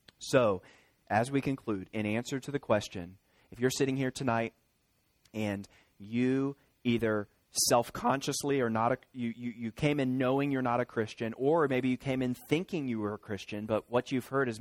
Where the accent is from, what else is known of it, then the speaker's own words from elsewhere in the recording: Virginia, United States; now in Kentucky, United States; Listen, when our family, we live in Kentucky, we're from Virginia.